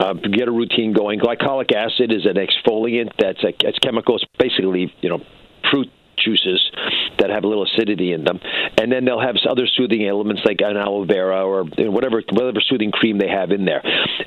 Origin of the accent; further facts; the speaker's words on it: Atlanta, Georgia, United States; also born or lived in Cleveland; I didn't grow up there. I was born in Cleveland. I actually grew up in Atlanta.